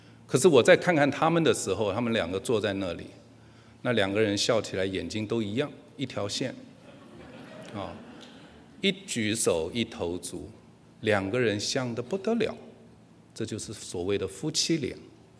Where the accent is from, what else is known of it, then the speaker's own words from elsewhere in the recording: China; 我们东方人，特别是我们中国人，我们常常用沉默来代替赞美